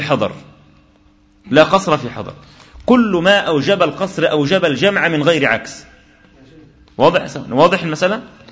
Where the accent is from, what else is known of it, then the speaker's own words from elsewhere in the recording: Mansoura, Dakahlia, Egypt; في بلدي أنا من المنصورة